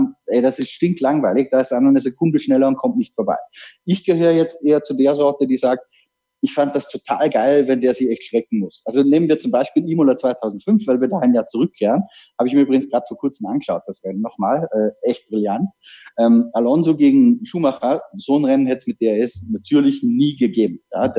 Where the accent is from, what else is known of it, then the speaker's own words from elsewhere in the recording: Austria; für mich als Österreicher ist er gut in Erinnerung